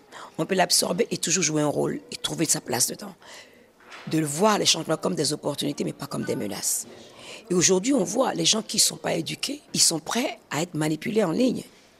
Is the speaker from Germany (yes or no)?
no; Benin; moved away; Quand je suis partie du Bénin, j'ai fait mon premier disque.